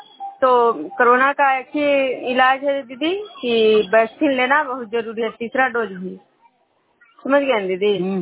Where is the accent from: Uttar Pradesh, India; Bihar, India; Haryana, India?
Bihar, India; Khajra; मैं बिष्णुपुर ग्राम खजरा पंचायत नालंदा जिला नगरनसा प्रखंड के निवासी हूँ।